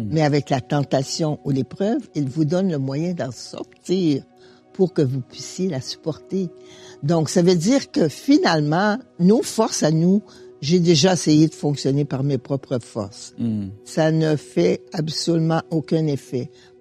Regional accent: Montreal, Quebec, Canada; born there; Ben, moi, je suis la neuvième de 10 enfants. Je suis née à Montréal, d'une famille assez bourgeoise.

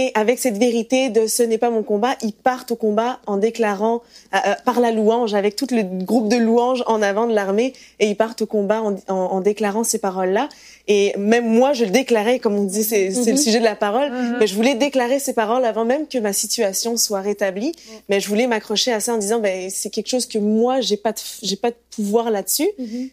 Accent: Lyon, Auvergne-Rhône-Alpes, France; moved away as an adult; now in Canada; je suis française, originaire de Lyon. Je suis née dans une famille chrétienne.

